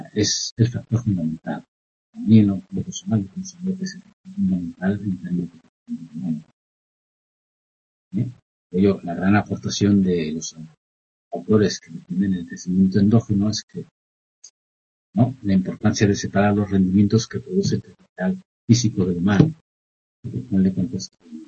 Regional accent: Mexico; a ver, yo soy de México.

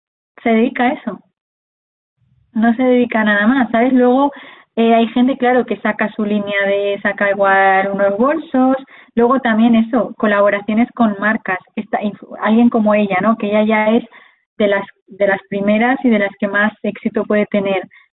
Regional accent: León, Castile and León, Spain; en la provincia, bueno, yo soy de León, entonces aquí

